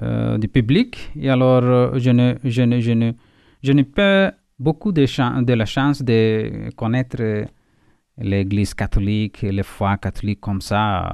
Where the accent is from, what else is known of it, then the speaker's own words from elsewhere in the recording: Chhattisgarh, India; catholique. Et alors, tout d'abord … Je viens de l'Inde, l'état de Chhattisgarh.